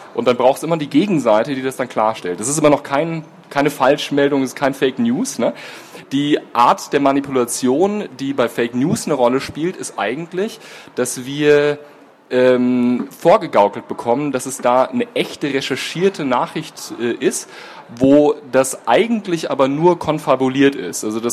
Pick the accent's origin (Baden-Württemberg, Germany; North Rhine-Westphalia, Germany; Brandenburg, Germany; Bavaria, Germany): Bavaria, Germany; Munich; ich komme aus München, bin dort tätig als wissenschaftlicher Mitarbeiter am Lehrstuhl Niederrümelin.